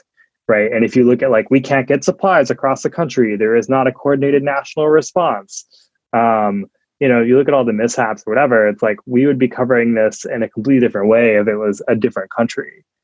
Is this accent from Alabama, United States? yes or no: no; Georgia, United States; I'm from Georgia